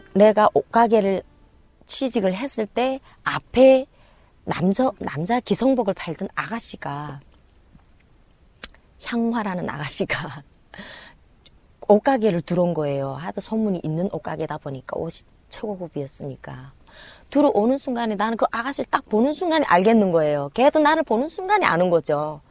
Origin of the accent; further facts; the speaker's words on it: China; 내가 조선족인데 너무 잘 살고 너무 잘 되니까 이상한 거는 모해를 했다